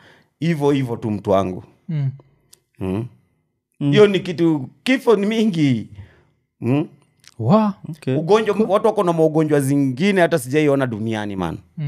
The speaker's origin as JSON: {"language": "Swahili", "town": "Kibera", "region": "Nairobi", "country": "Kenya", "tie": "born or raised there", "lives_now": "Ngong, Kenya", "said": "But sasa nilikuwa nishahamia upande wa Ngong. Nimegrow ya Kibich, nimelelewa Kibich. Hiyo Kibich ndio ilikuwa mtaa."}